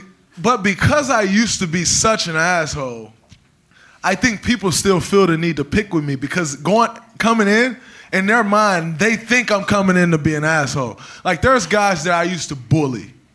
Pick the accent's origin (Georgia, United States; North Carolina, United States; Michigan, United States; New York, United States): Michigan, United States; Saginaw; I'm from Saginaw, JJ. That's why I'm a dick.